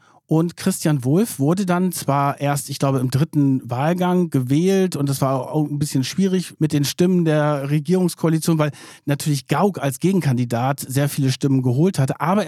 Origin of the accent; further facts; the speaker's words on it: Lower Saxony, Germany; Ja, ich komme ja aus Niedersachsen. Ich weiß das natürlich. Das ist in der Nähe von Hannover.